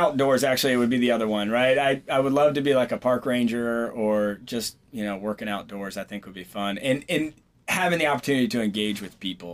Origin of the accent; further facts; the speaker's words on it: Virginia, United States; My mom lives close by. I mean, I grew up in Stafford County. Yeah. Not a lot of people can say that. I don't think a lot of people claim Stafford County.